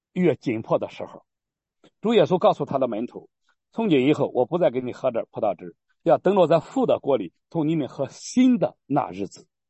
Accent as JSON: {"language": "Chinese", "town": "Nanjing", "region": "Jiangsu", "country": "China", "said": "我说，因为南京人和跟日本的那种特殊的一段历史"}